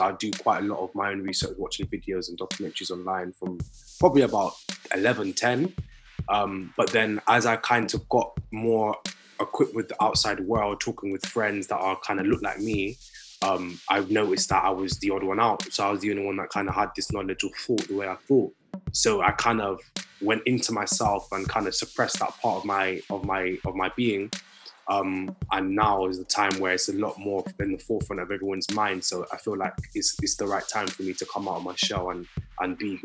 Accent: Bristol, South West England, United Kingdom; Yeah, I lived it all of my life. I went to Birmingham for 2 years when I was 18 to study music business at Birmingham City University, where I graduated with a BA honours. And then I moved back here.

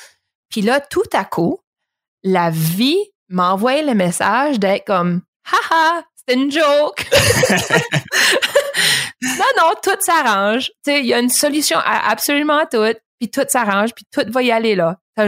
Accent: Pointe-à-la-Croix, Quebec, Canada; parce que je viens de Camontaine, à Pointe-à-la-Croix

